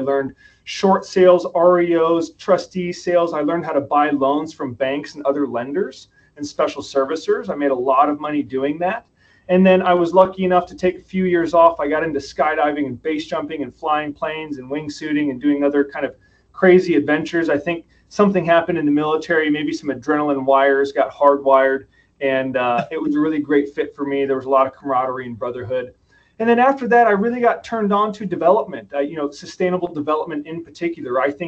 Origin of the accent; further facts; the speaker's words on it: Midwest, United States; So real quick, you know, 1 to 2 minute background is I grew up in the Midwest.